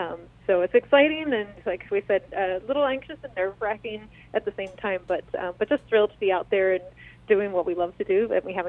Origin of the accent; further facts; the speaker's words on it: Pennsylvania, United States; born there; So I am American born. I was born in the Philadelphia area